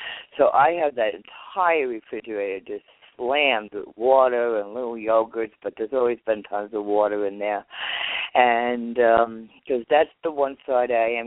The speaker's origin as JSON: {"language": "English", "region": "New York", "country": "United States", "accent": "New York", "lives_now": "Pennsylvania, United States", "said": "How many of you can hear my New York accent? I live in PA, but I am definitely a New York transplant."}